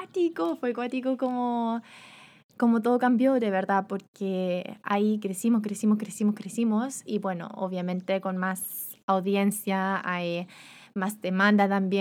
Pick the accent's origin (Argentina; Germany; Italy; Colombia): Germany; Spanish is a second language; no soy nativa, voy a hacer tal vez muchos errores de repente porque soy alemana y nunca he tenido ninguna clase en español